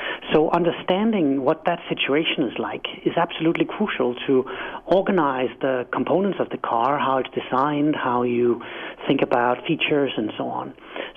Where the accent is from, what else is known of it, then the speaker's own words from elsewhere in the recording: Denmark; English is a second language; moved away as an adult; now in United States; as you can hear on my quaint accent, I'm not from America. I'm from Denmark, and when I arrived here a decade ago